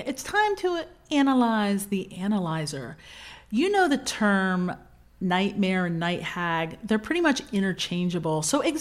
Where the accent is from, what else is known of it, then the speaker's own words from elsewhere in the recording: New Jersey, United States; I'm from New Jersey. I was born in the mood for slapping.